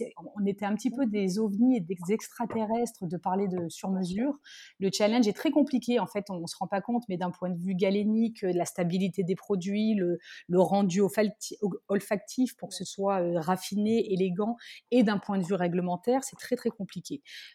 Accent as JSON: {"language": "French", "town": "Nice", "region": "Provence-Alpes-Côte d'Azur", "country": "France", "said": "on a retour aux sources, c'est vrai qu'on est niçois"}